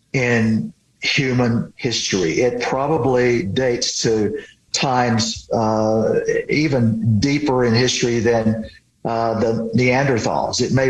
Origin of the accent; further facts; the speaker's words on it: Louisiana, United States; I think when I was growing up in Louisiana and finding these remnant mounds